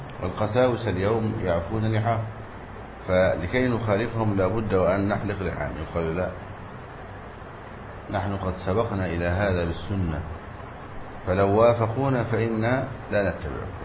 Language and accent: Arabic; Egypt; يعني عندنا في مصر يقولوا على الحديد أو باع الحديد